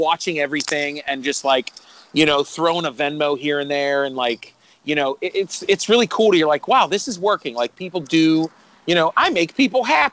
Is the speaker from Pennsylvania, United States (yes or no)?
yes; Pittsburgh, Pennsylvania, United States; I tell people, don't tell them I'm from Pittsburgh.